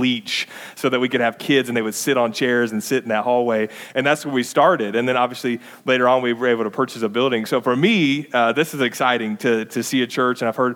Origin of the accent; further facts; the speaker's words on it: Ohio, United States; So like I said, we're from Ohio, and so if you have any questions or anything, get them to us now.